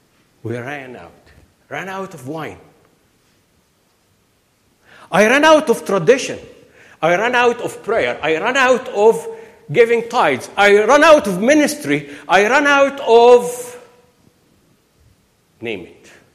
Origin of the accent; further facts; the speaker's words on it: United Kingdom; I'm British here.